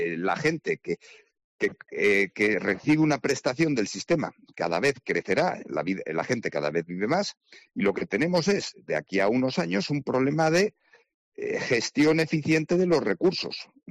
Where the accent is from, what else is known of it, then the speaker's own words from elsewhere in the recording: Extremadura, Spain; en parte porque somos vecinos de Portugal y a Portugal se llega a través de Extremadura